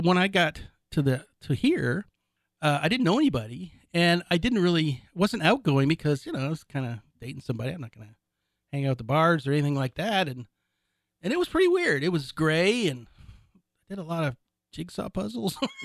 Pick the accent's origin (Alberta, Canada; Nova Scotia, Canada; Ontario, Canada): Ontario, Canada; do you know I was from Canada? I'm pretty close to Toronto.